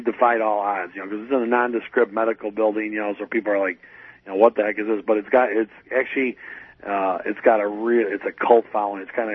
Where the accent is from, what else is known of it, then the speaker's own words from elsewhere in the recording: New Orleans, Louisiana, United States; I'm from New Orleans. I'm next a New Orleanian and stuff like that.